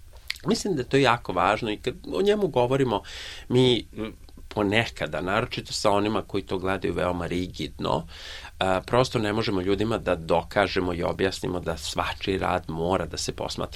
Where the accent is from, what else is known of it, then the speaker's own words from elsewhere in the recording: Melbourne, Victoria, Australia; i Bojan i Dragan i ja dolazimo iz Melbournea